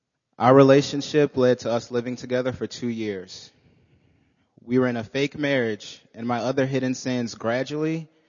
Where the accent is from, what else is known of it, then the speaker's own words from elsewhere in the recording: New Orleans, Louisiana, United States; I'm from the South, New Orleans to be exact. I was raised Baptist, grew up with Josh, the Miles, grew up with them, lived right down the street, did everything together.